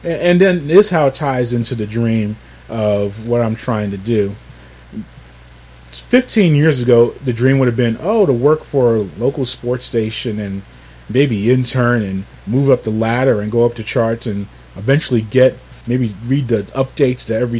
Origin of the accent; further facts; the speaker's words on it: New York, United States; And even me growing up in New York, even my fellow New Yorkers, I still have friends and family up there.